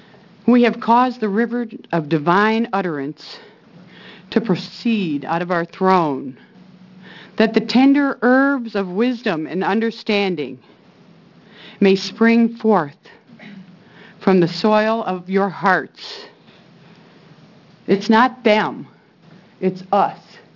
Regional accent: Ohio, United States; now in Oregon, United States; I'm originally from Ohio. I now reside in Southern Oregon.

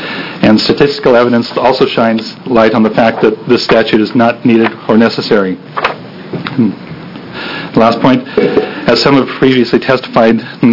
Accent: Oregon, United States; also born or lived in Asia / Singapore; I was born and raised in Oregon, but I've had the privilege of living in Asia for 18 years, and a small portion of that was in Singapore.

